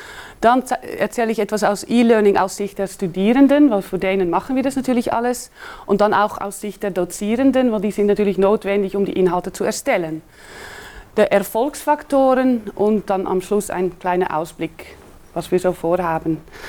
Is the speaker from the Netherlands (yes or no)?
yes; Netherlands; German is a second language; moved away as an adult; now in Switzerland; ich komme aus Holland. Und ich habe dort Chemie studiert und bin dann für die Dissertation in der Schweiz gekommen.